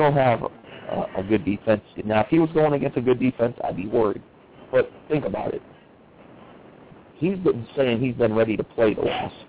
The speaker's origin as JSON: {"language": "English", "town": "Youngstown", "region": "Ohio", "country": "United States", "said": "Trust me, man. I'm from Youngstown, Ohio, man."}